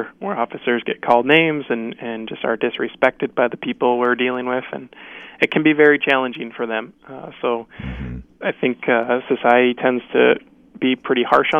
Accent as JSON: {"language": "English", "town": "St. Michael", "country": "United States", "tie": "born or raised there", "said": "Actually, growing up in St. Michael, and my mom and dad, they would always, you know, pray the Hail Mary when we heard the sirens go by."}